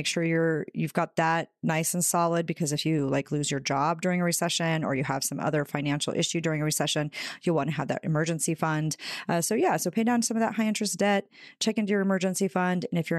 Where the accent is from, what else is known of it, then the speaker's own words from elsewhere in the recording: Idaho, United States; I know how to hunt and fish. I grew up in Idaho.